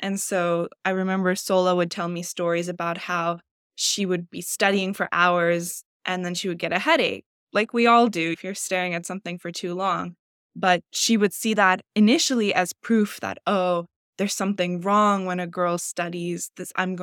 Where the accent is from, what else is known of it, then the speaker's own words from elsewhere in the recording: United States; Growing up in the United States, I used Khan Academy. I used resources online.